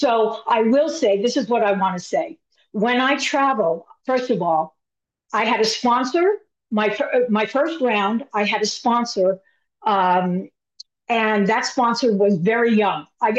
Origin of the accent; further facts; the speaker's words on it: Long Island, New York, United States; I grew up in Long Island